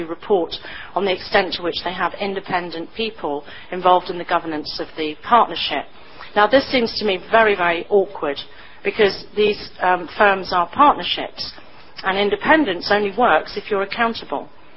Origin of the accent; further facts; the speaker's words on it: United Kingdom; although I don't know how to put this in a polite way, being British it sounds so disloyal.